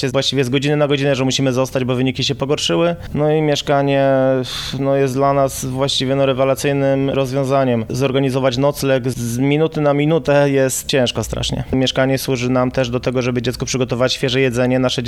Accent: Tarnów, Lesser Poland, Poland; Mamy do Lublina 260 km właściwie. Jesteśmy z Tarnowa

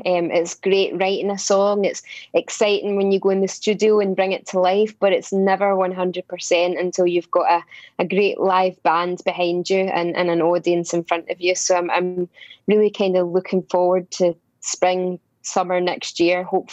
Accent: Scotland, United Kingdom; I mean, it's probably part of being Scottish.

